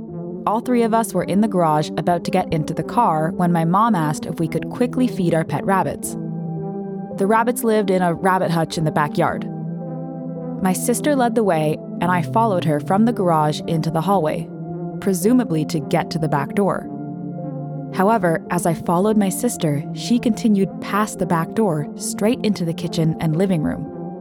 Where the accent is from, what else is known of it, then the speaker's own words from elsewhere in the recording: Naples, Florida, United States; I'm originally from Naples, Florida, and this took place in what's considered Old Naples, a historic district of the town